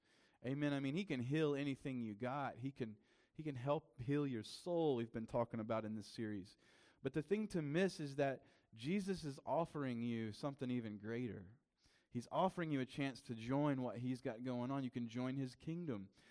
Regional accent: South Carolina, United States; This is something from kind of my hometown. We have this beautiful mountain. You guys know I'm like a hillbilly from South Carolina, right? So this is one of our mountains. It's called Table Rock.

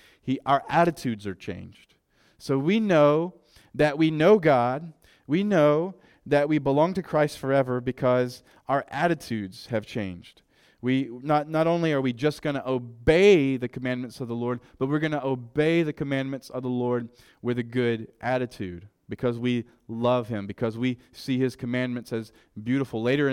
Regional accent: South Carolina, United States; I'm from South Carolina, and we are the Palmetto State

